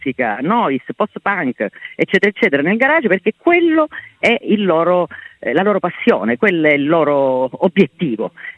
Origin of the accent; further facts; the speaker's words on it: Catania, Sicily, Italy; sono catanese